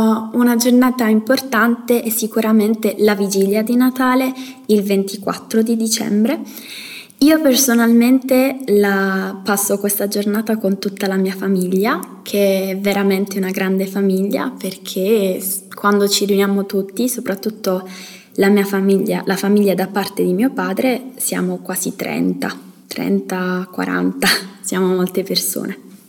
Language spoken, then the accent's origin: Italian; Castellana Grotte, Apulia, Italy; ho 17 anni e vengo da Castellana Grotte, un paese della Puglia, nel sud Italia. Noi italiani siamo molto religiosi, siamo principalmente cristiani cattolici